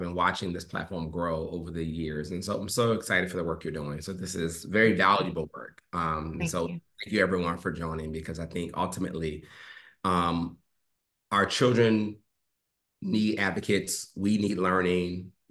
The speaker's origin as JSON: {"language": "English", "town": "Richmond", "country": "United States", "tie": "born or raised there", "said": "I'm from Richmond, and what was interesting about being from Richmond is that I grew up in what I would call a pretty bifurcated family."}